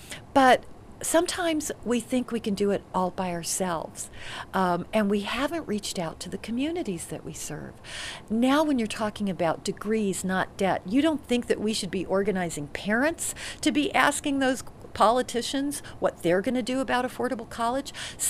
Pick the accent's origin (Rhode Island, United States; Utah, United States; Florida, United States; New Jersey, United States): Utah, United States; I come from Utah. Not exactly your, you know, power broker union, no.